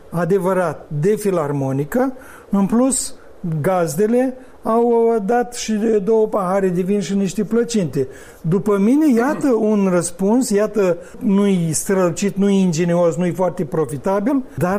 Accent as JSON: {"language": "Romanian", "town": "Cineșăuți", "region": "Rîșcani District", "country": "Moldova", "tie": "born or raised there", "said": "Cum se zice în satul meu de Baștină Cinșăuți"}